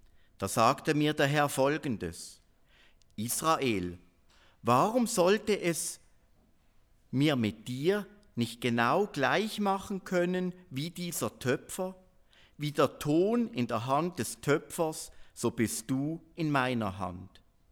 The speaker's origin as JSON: {"language": "German", "country": "Switzerland", "said": "Wir als Schweizer, ich denke, wir sind nicht in der gleichen Art und Weise von Gott erwählt."}